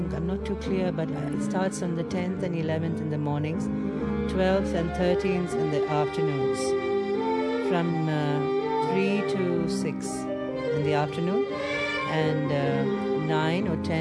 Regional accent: India; I am Indian, so I would give part of mine

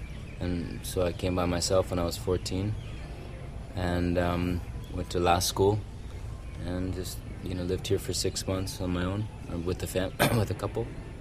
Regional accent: Hawaii, United States; because I grew up in Hawaii. It's quite a different reality there.

